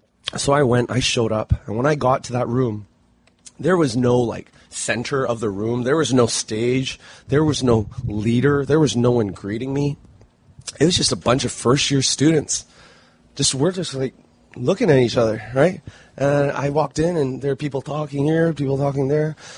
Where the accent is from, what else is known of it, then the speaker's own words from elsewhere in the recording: Canada; I'm Canadian, and I was at the University of British Columbia for college.